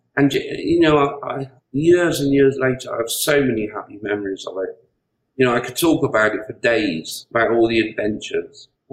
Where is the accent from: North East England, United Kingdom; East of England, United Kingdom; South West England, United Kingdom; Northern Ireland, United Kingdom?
South West England, United Kingdom; Gloucester; also, I was very aware that whilst my hometown was Gloucester, and I was really a GWR man, you know